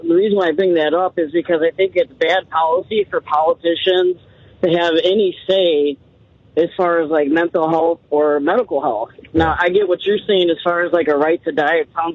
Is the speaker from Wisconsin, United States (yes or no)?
yes; Wisconsin, United States; so I'm from Wisconsin, and recently, about a little over a week ago, the Republican legislator here lifted the ban on conversion therapy